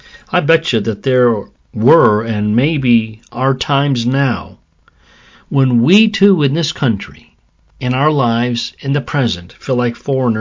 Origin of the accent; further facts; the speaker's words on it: Oklahoma, United States; now in New York, United States; even though I have not lived in my home state of Oklahoma for decades, Oklahoma always has my heart, and it will always be home to me.